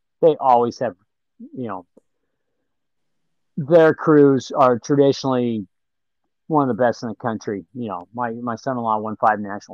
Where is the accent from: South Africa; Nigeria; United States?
United States; Nebraska; We didn't have water of that nature where I grew up in Nebraska. We had a river.